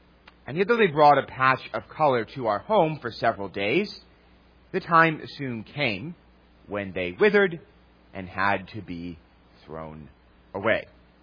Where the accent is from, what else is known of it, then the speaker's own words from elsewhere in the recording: New York City, New York, United States; As many of you know, I grew up in Astoria, which is a neighborhood in New York City.